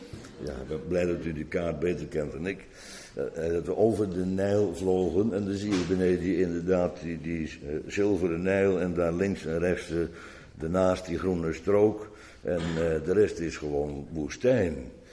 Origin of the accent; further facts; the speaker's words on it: Netherlands; En wij als Nederlanders zouden dat zeker bedenken.